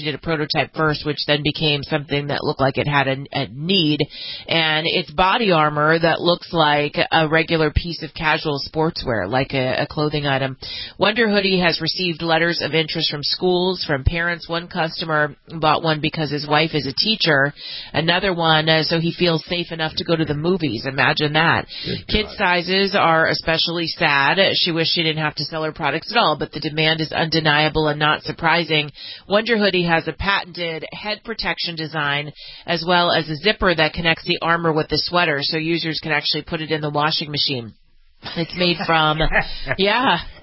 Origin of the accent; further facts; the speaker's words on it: California, United States; This is a story out of California, which is my home state.